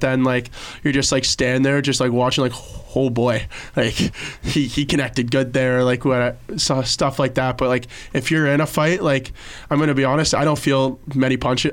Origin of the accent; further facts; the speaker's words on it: Kingston, Ontario, Canada; growing up in Kingston, like, my teams were never really that good